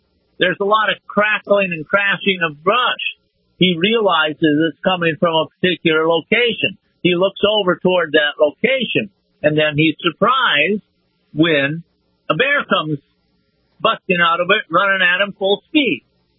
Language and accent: English; Wisconsin, United States; But when I grew up in the Midwest of northern Wisconsin, when people were out hunting, I didn't know of anyone who would hunt with an empty chamber.